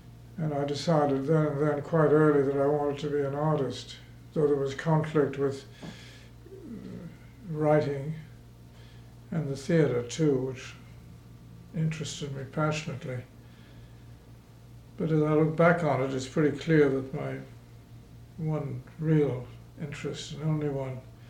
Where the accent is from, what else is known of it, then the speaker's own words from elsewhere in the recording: Merion, Pennsylvania, United States; born there; I was born in Marion, outside Philadelphia, which was in those days in the outside, in the real country. Now it's practically absorbed by the city.